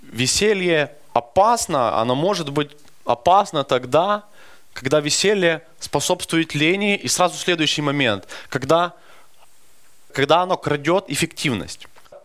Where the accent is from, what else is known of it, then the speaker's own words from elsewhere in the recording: Rivne, Rivne Oblast, Ukraine; поскольку я живу-то недалеко, я сам из Ровно, я остался еще на одну ночь.